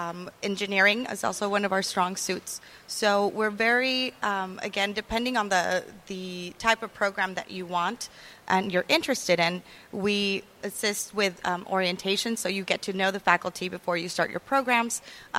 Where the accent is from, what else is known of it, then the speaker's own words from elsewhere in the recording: San Diego, California, United States; So I was born and raised in San Diego.